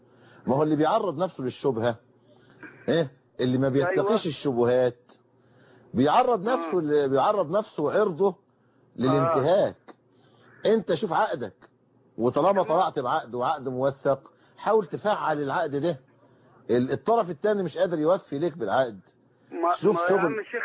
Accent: Egypt; العرف عندنا في مصر ما يقتضي ان الزوج لا يقدم مهرا

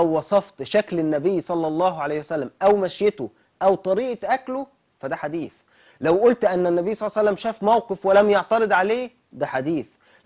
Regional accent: Egypt

